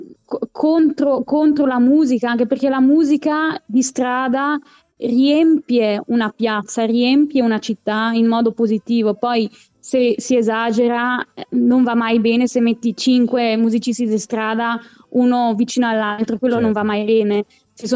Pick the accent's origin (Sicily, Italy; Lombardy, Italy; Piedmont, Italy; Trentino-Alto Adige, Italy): Trentino-Alto Adige, Italy; Merano; Io sono dell'Alto Adige, di Merano. Di Merano, non Milano